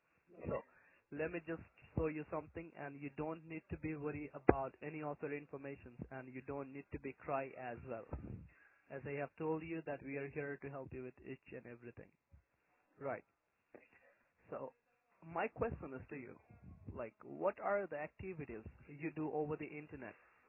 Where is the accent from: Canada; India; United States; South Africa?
India; now in Sydney, Australia; My home country is India, but right now I am located in New South Wales, Sydney, 45 Market Street.